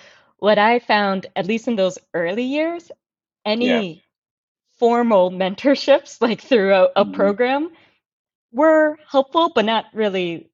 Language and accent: English; Virginia, United States; knowing that I was moving back to the DC area, I grew up in Northern Virginia and everything